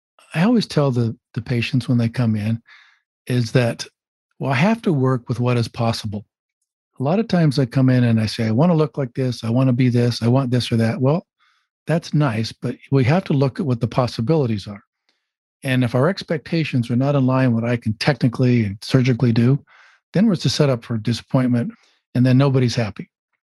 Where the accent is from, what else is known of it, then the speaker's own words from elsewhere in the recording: Utah, United States; now in San Diego, United States; I'm originally from Utah and University of Utah medical graduate. And I trained in Chicago, Detroit, Houston, all those places for my general surgery and plastic surgery. And then I've been here in San Diego for 32 years.